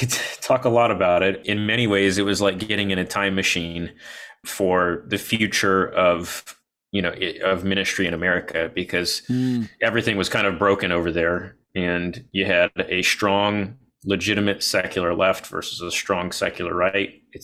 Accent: Florida, United States; also born or lived in Midwest; I grew up in the Midwest. Well, I was born in the Midwest and grew up in Florida.

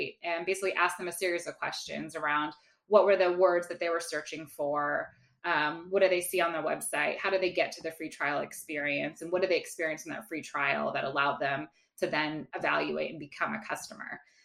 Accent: California, United States; I grew up in the North Bay in this suburb, just across the Golden Gate Bridge called Marin.

